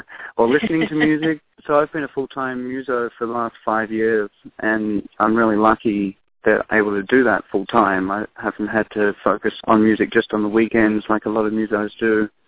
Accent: Australia; And that opens up conversations to talk about the Aboriginal people in my home country.

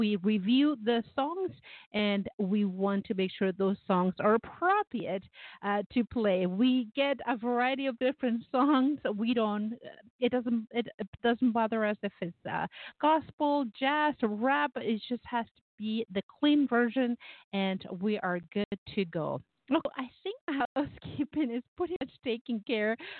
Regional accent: Chile; English is a second language; She is fortunately, and from my home country, Chile. We're both from the same country.

